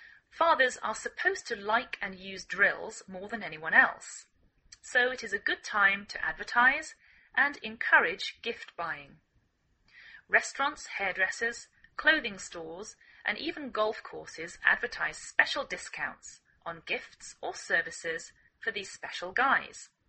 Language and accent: English; England, United Kingdom; now in United States